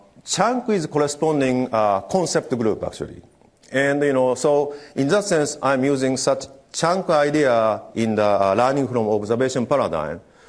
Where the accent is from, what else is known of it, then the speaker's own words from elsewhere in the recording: Japan; English is a second language; I'm from Eastern culture, meaning from Japan